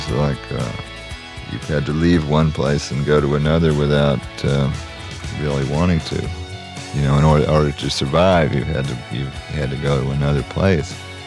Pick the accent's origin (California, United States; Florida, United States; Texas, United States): Florida, United States; Gainesville; We came from Gainesville, Florida, you know. It was just nowhere, really, in music business terms.